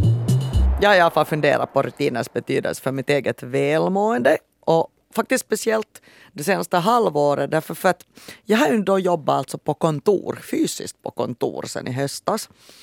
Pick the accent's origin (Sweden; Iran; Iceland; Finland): Finland; jag är kvinna, jag är vit, jag är finlandssvensk